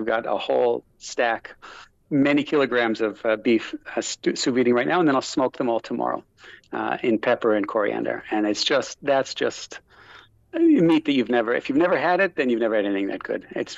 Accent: Canada; I'm Canadian

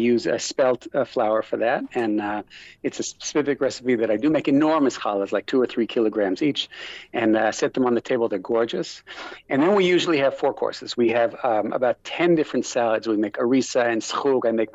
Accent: Canada; I'm Canadian

